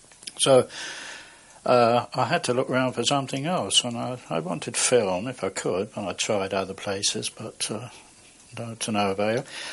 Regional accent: London, United Kingdom; I was born in Kilburn on the 4th of July 1919, in London. My father was Swiss, my mother English. I was educated at a church school until I was 10.

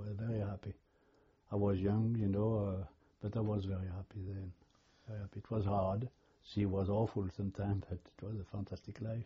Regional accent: Valognes, Normandy, France; I was born in Valognes, in Normandy.

